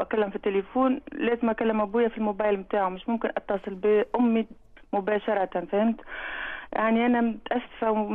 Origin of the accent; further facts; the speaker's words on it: Tunisia; now in Paris, France; انا اصلا عايش في باريس، وانا من اصل من تونس، امي ماتت في تونس